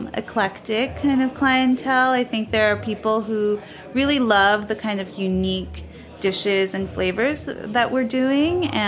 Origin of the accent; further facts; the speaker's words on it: New York City, New York, United States; I was born here in New York and grew up American, but I'm also Japanese. And in my home, I grew up eating Japanese food